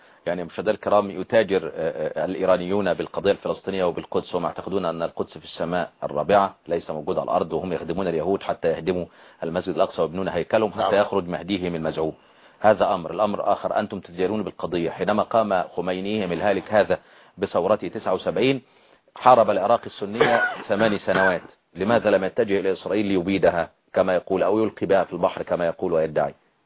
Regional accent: Egypt; يقولون عندنا في مصر العزيزة يعني أني جاري أقرب لي من أبي وأمي

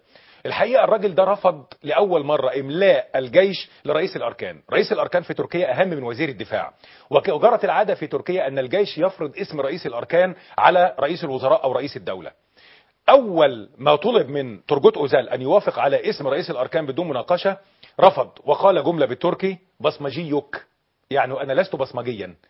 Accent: Egypt

